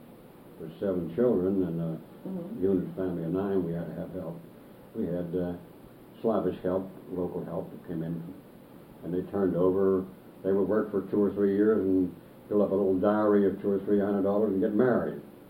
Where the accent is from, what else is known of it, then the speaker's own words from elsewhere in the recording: Pittsburgh, Pennsylvania, United States; born there; I was born in Pittsburgh, yeah.